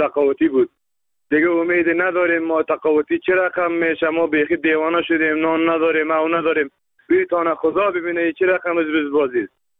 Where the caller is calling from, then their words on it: Ghazni, Afghanistan; از ولایت غزنی زنگ زدیم،